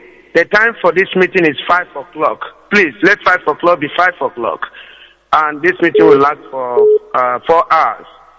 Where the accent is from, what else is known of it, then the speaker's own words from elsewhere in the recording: Umunumo, Nigeria; now in London, United Kingdom; I am from Umunumo Amandoba in Biafra land.